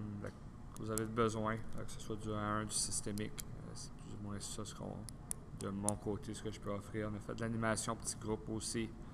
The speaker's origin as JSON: {"language": "French", "town": "Hearst", "region": "Ontario", "country": "Canada", "tie": "born or raised there", "also_born_or_lived": "Sudbury", "said": "j'ai grandi en Ontario, originaire de Hearst. Par la suite, mon trajet m'a porté à Sudbury, à Laurentienne."}